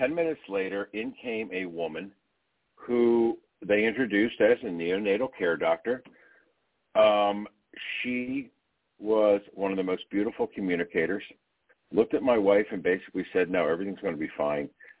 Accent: Philadelphia, Pennsylvania, United States; I am from Philadelphia

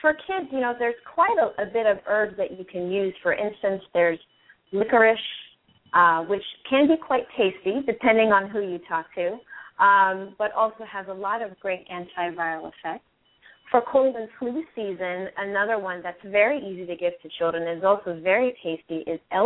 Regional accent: Colorado, United States; It's interesting because, you know, I'm originally from Colorado, and during my breaks from school, I would go home and visit.

